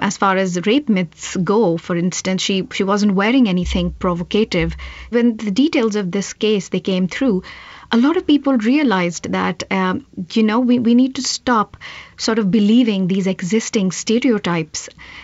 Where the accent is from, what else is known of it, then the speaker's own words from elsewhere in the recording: New Delhi, Delhi, India; that was quite compelling for myself as someone who was born and brought up in New Delhi.